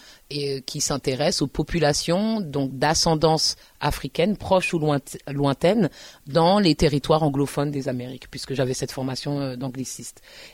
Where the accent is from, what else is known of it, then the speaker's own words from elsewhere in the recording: Paris, Île-de-France, France; Et pire, moi, je suis parisienne. Donc, si je ne travaillais pas à Tours, je ne penserais même pas à Tours.